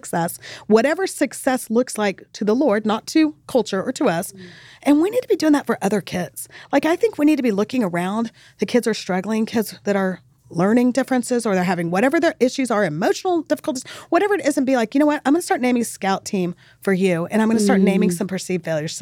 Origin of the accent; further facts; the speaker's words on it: El Paso, Texas, United States; And I grew up in El Paso. It's on the border.